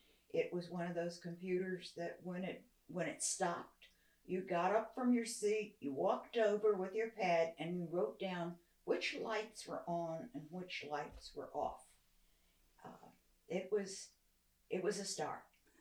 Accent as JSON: {"language": "English", "town": "Charlottesville", "region": "Virginia", "country": "United States", "said": "I'm from Charlottesville, Virginia. And I went to Hollins College in Roanoke, Virginia, and got a BA in chemistry."}